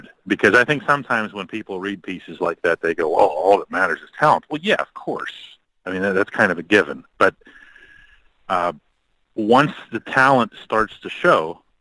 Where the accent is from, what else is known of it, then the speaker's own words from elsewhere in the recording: Pittsburgh, Pennsylvania, United States; one thing about me is that I'm born and raised in Pittsburgh. I grew up on the Pirates.